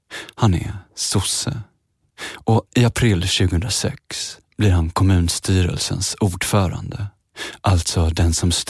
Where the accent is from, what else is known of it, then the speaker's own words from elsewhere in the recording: Kalmar, Kalmar County, Sweden; För jag är född och uppvuxen i Kalmar.